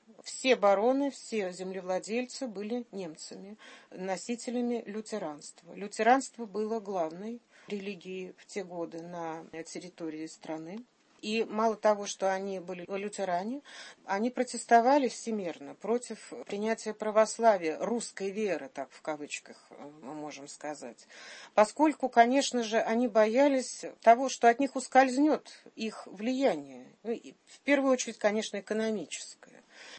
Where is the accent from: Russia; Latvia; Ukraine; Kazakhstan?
Latvia; Riga; я сама, будучи уроженкой Риги, не раз, конечно, была у его святых мощей в соборе, который стоит в самом центре столицы